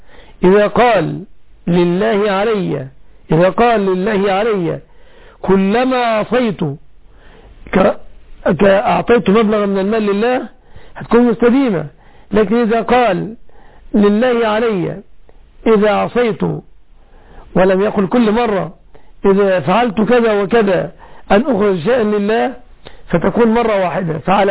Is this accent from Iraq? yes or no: no; Egypt; في بلادنا مصر